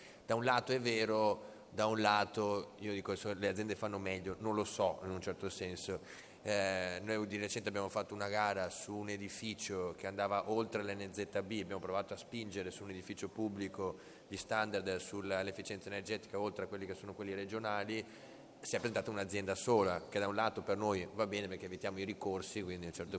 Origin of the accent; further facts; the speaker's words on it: Vicenza, Veneto, Italy; io sono originario di Vicenza